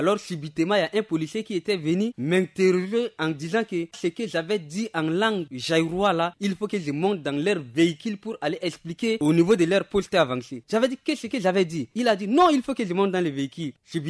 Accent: Central African Republic; Je suis un centrafricain, je ne suis pas un Congolais ni étranger.

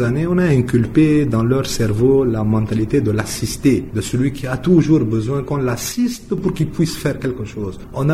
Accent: Central African Republic; Vous savez que chez nous, en Centrafrique, on perd chaque année minimum 9 à 10 000 tonnes de mangue

